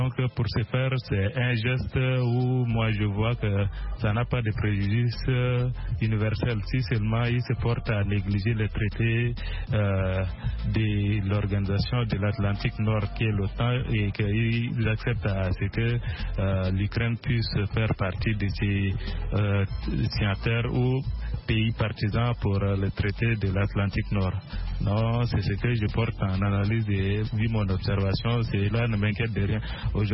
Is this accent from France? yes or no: no; Chad; je suis un Tchadien